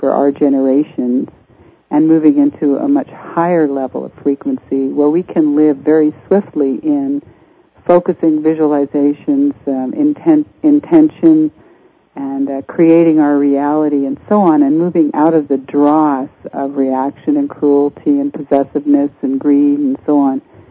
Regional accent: Canada; now in United States; If you're there in Canada, my home country, but I'm living in the States now, this is my home country.

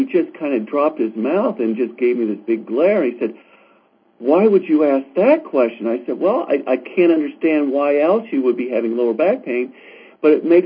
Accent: Ohio, United States; because I'm from Ohio where they have just nothing but corn and cows, and I wasn't used to these things called coyotes.

